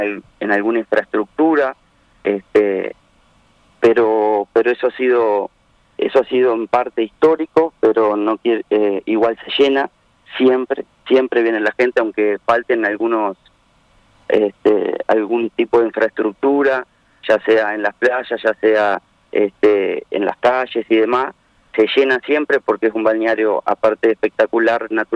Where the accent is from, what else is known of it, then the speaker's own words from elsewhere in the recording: Miranda, Venezuela; el balneario típico de los que somos de Tuy